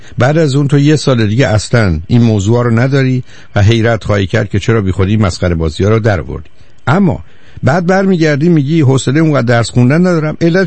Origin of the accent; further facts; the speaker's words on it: Iran; now in United States; ما ایرانی هستیم که هستیم.